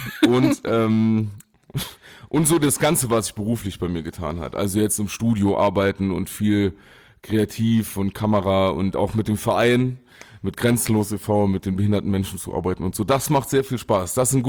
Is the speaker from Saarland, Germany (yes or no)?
yes; Saarland, Germany; Ich komme aus dem Saarland.